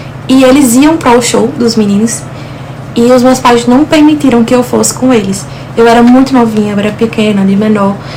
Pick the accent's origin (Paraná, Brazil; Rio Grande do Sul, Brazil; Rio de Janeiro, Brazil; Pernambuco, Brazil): Pernambuco, Brazil; Caruaru; eu sou de Caruaru, Pernambuco.